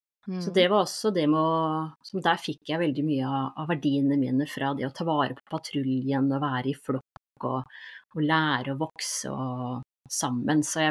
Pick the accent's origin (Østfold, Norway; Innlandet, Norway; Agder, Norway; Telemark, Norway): Østfold, Norway; Tomter; jeg vokste opp i Tomter, som var en liten bygd inne i Indre Østfold, som omgitt av skog, så det var et lite høl i skogen.